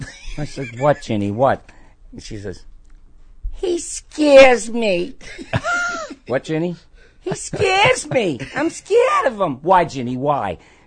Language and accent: English; Boston, Massachusetts, United States; I grew up in Boston and I used to work jobs where there'd be an old lady.